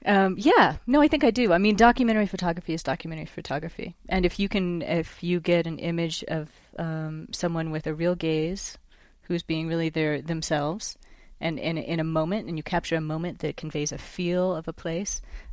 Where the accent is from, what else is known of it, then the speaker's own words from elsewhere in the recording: California, United States; now in New Mexico, United States; especially here in New Mexico, because I came from California